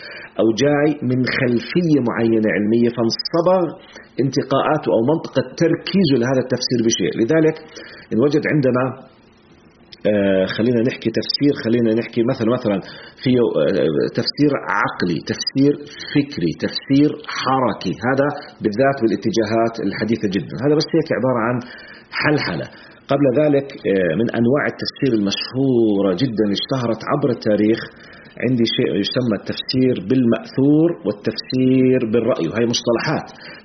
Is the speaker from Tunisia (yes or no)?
no; Jordan; accent: Jordanian colloquial Arabic; لا احنا زي نحكي باللهجة العامية بالأردن